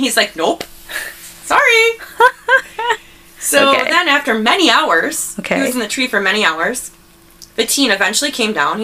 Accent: Dallas, Texas, United States; doing shit like this in West Dallas. Like, growing up in Dallas and, like, hiding.

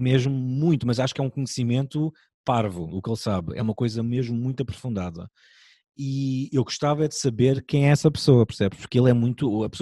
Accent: Portugal; não é porque sou de Portugal

